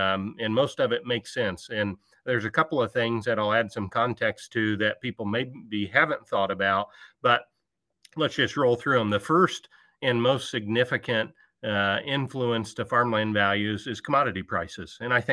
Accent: Illinois, United States; But I'm originally from West Central Illinois, Troy. Grew up in McDonough County, Illinois on a corn, soybean and beef cattle farm.

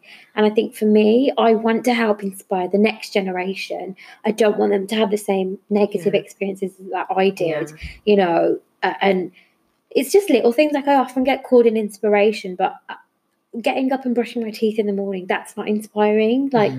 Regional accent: Birmingham, West Midlands, United Kingdom; now in London, United Kingdom; It was my grandparents that first came to the UK. So I'm from Birmingham and I'm a very proud Brummie. That's what we call people from Birmingham. but I now live in London for work. And I was brought up in quite a tight-knit Asian community.

